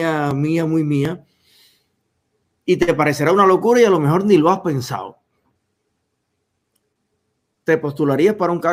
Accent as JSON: {"language": "Spanish", "country": "Cuba", "said": "me siento como cubano, como joven, como exiliado"}